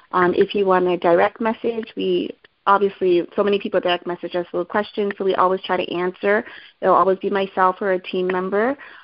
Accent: Trinidad & Tobago; Oh, I'm Trinidadian. So I don't sing song all the time.

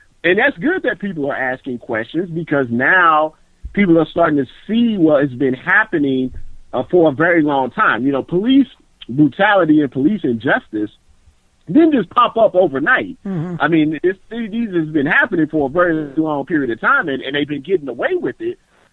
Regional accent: United States; born there; The reason mm-hmm. being is, you know, I was born in America, you know.

